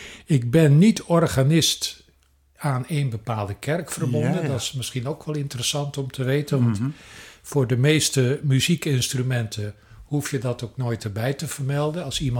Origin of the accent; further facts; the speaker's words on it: Hilversum, North Holland, Netherlands; ja, nou, ik kom uit Hilversum.